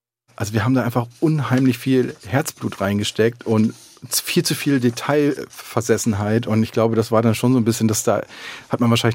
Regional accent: Lower Saxony, Germany; ich bin ja im Kreis Pferdenalle aufgewachsen, das ist nochmal dörflicher

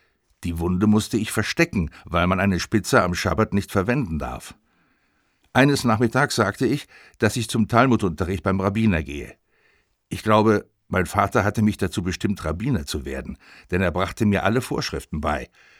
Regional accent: Frankfurt, Hesse, Germany; now in Israel; Bei uns zu Hause in Frankfurt feierten wir ihn strikt nach dem hebräischen Kalender, obwohl wir den allgemeinen Kalender natürlich kannten.

